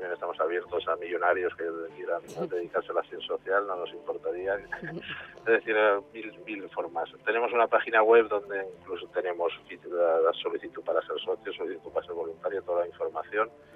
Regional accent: Valencia, Valencian Community, Spain; mi tierra de nadie no deja de ser mi ciudad, ¿no? Que es Valencia, que es donde tengo todo lo mío, ¿no?

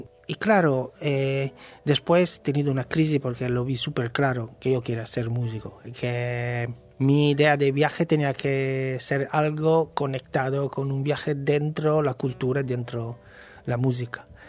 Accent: Sardinia, Italy; estudiando todos los pequeños detalles de la música tradicional de mi tierra

